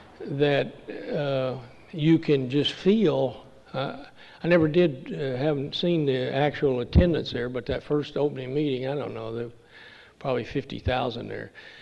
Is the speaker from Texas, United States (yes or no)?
yes; Dallas, Texas, United States; accent: southern; I used to do my southern accent better about saying Dallas, you know.